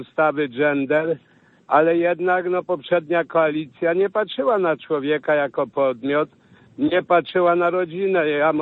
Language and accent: Polish; Poland; jako senator, jako góral